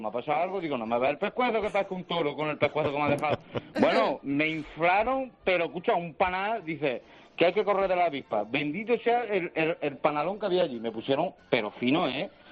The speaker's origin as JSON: {"language": "Spanish", "town": "Utrera", "region": "Andalusia", "country": "Spain", "said": "yo soy de Utrera, Naranjo."}